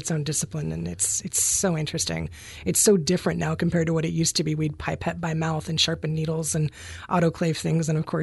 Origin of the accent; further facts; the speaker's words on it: Lakeside, Oregon, United States; also born or lived in Coquille; Born in Coquille, and then went to North Bend High School and spent all my years hometown girl. I was raised out in Lakeside where it's boat access only.